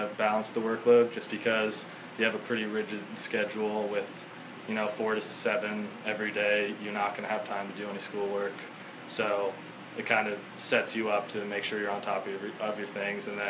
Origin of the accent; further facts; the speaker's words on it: San Diego, California, United States; last summer I actually interned back in my hometown in San Diego for a financial advising firm